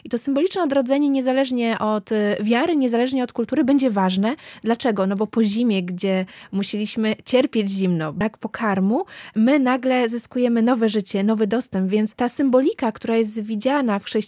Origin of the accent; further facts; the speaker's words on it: Warmian-Masurian Voivodeship, Poland; U mnie na Warmii bitwa na jajka musi być koniecznie od lat.